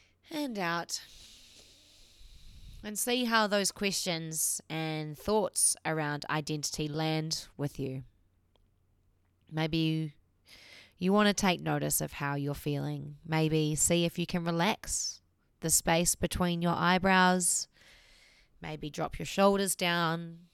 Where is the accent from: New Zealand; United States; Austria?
New Zealand; and as you can tell by my accent, a Kiwi.